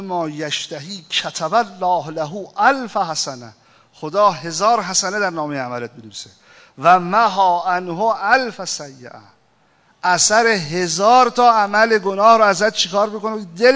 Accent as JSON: {"language": "Persian", "country": "Iran", "said": "منم ایرانی هستم، منم تو همین مملکت هستم"}